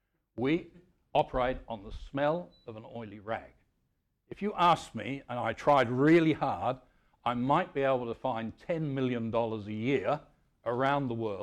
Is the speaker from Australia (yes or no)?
yes; Australia; Forgive me, I come from Australia, so I always get things upside down.